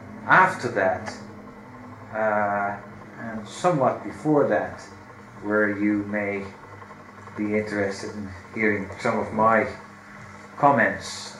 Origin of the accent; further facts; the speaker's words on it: Australia; Yeah, and I'm from Australia